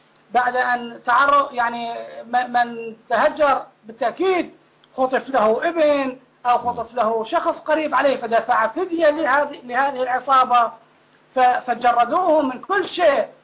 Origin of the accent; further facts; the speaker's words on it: Basra, Basra Governorate, Iraq; كل الوجوه الموجودة الآن غريبة لا نعرفها نحن أبناء البصرة